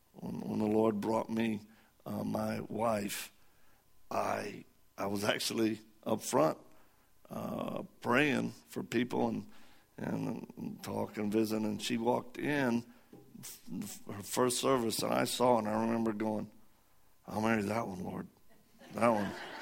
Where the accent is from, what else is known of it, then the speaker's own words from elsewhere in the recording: Missouri, United States; born there; I'm a Christian because I was born in Missouri.